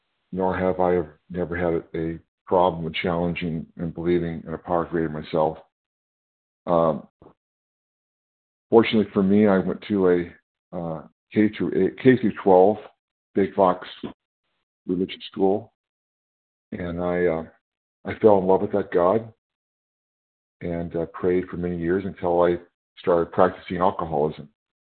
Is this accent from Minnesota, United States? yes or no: no; California, United States; I'm from California.